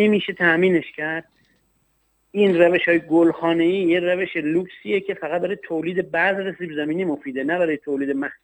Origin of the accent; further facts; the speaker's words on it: Hamadan, Iran; born there; متولد همدانم.